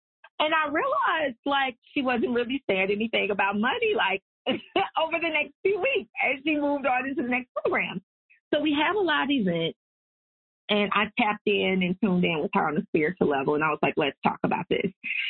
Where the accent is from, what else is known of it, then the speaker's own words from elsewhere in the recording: the South, United States; accent: Southern; I'm from the South. If you couldn't tell, I didn't even try to do standard American accent today. You got